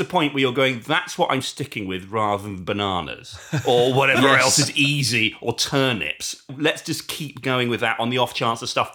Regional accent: Canada; now in London, United Kingdom; from Canada, but living in London.

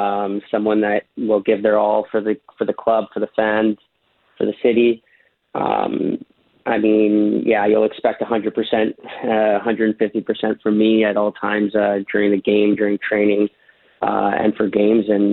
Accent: Canada; No, I want to play as Canada. Come on.

